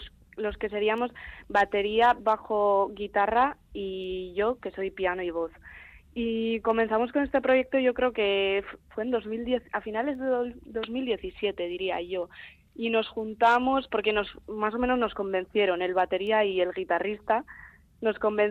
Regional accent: Aramaio, Basque Country, Spain; yo soy de Aramayo.

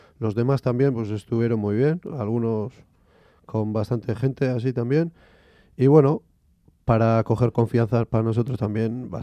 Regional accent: Spain; first language Basque; Spanish is a second language; Metemos esa nana, que en sí también es en euskera y es el guiño a nuestra lengua materna también que le hacemos.

